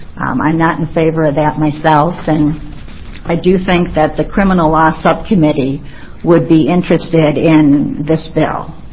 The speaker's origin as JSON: {"language": "English", "town": "Portland", "region": "Oregon", "country": "United States", "said": "I'm a lawyer from Portland. I've been practicing for 30 years."}